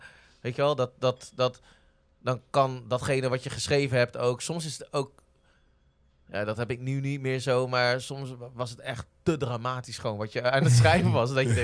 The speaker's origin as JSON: {"language": "Dutch", "town": "Zwolle", "region": "Overijssel", "country": "Netherlands", "said": "Nou ja, het hielp ook dat ik uit Zwolle kwam."}